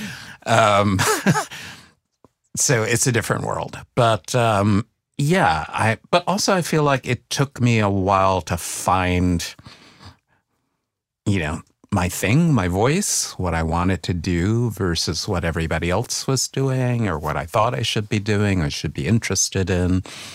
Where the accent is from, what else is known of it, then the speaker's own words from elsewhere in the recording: New York City, New York, United States; It's like, because I grew up in the South Bronx. How scary could Fort Greene be?